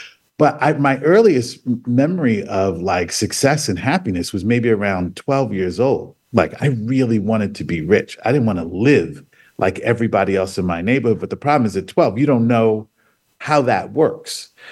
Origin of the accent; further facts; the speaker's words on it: Staten Island, New York, United States; also born or lived in Harlem; And I grew up in Staten Island, New York, where I was born in Harlem, actually. But right. I spent my formative years in Staten Island.